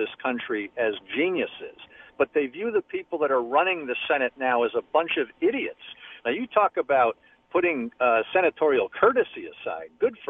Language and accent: English; Connecticut, United States; I'm from Connecticut, so maybe those two resonate a little more than, say, Joe Manchin from West Virginia.